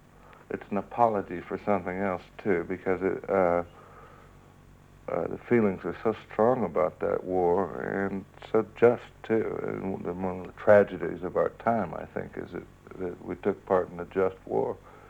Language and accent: English; Indianapolis, Indiana, United States; I grew up in Indianapolis, yes, and I would like to see it burned down